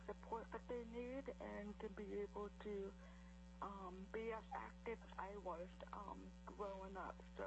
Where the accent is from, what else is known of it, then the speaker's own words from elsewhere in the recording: Juneau, Alaska, United States; now in Fort Myers, United States; I'm from Juneau, Alaska, but I'm currently in Fort Myers, Florida, calling in.